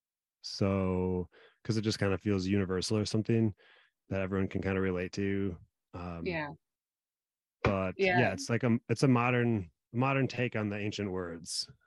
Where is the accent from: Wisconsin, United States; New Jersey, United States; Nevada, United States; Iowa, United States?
Wisconsin, United States; Eau Claire; now in Minneapolis, United States; I'm not from here. I grew up in Eau Claire, Wisconsin, but I've been here since 2006.